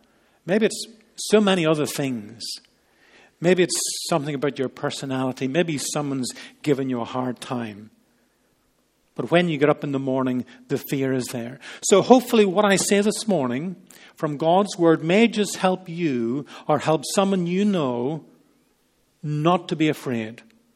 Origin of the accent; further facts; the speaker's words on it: United Kingdom; We wonder, as British people, if we had not feared what we had heard about Iraq, would our country have actually gone there?